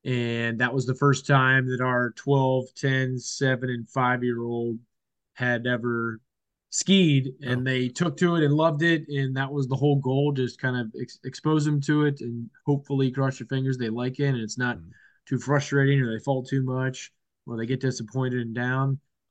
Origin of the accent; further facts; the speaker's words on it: Cincinnati, Ohio, United States; I didn't ski when I was little, just growing up in Cincinnati, not too many mountains around.